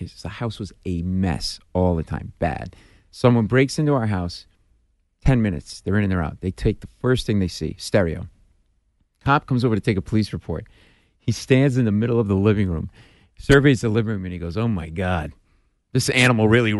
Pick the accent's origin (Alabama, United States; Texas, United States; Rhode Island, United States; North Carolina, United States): Rhode Island, United States; Providence; I went to Providence College. I grew up in Providence. Went to Georgetown Law School. And I ended up in New York doing corporate merger and acquisition deals.